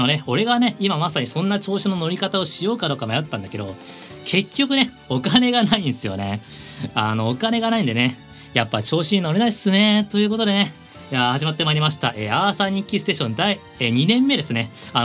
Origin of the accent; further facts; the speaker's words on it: Tokyo, Japan; 俺は出身が東京が西の多摩地方なんですけど、